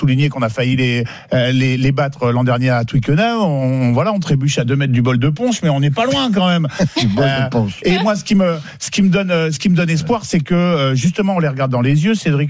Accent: France; quand on est français

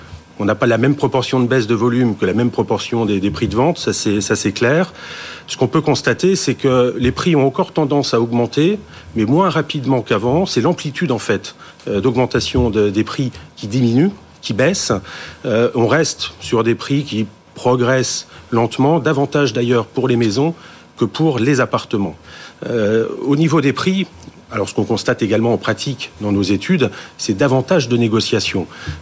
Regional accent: Hauts-de-France, France; je viens du Nord-Pas-de-Calais

